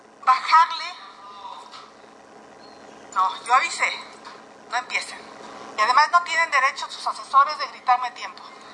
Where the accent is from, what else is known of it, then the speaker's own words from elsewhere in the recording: Hidalgo, Mexico; Yo soy hidalguense y es un horror vivir en ese lugar.